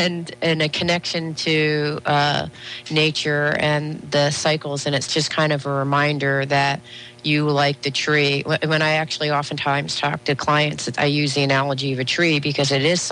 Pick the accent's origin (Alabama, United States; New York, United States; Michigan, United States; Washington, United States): Washington, United States; Seattle; a lot of the trees here in where I'm from Seattle, Washington, they do have this sacredness.